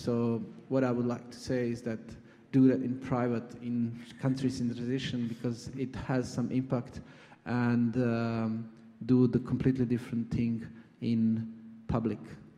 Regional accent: Croatia; So for example, I'm coming from Croatia, and we are country in transition

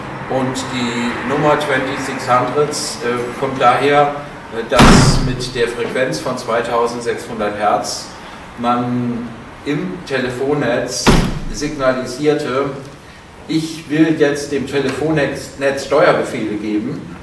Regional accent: Kassel, Hesse, Germany; also born or lived in Marburg; Ich bin in Kassel geboren, war die ersten 10 Jahre hier. Danach habe ich mein Abi in Marburg gemacht

